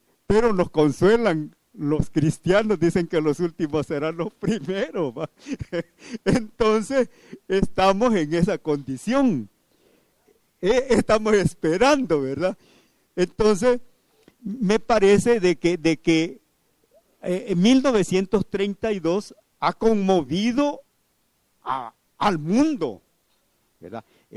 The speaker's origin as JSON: {"language": "Spanish", "town": "Nahuizalco", "region": "Sonsonate", "country": "El Salvador", "said": "Yo soy de organizaciones indígenas, soy de Nahuizalco, pertenezco al Consejo Coordinador Nacional Indígena Salvadoreño"}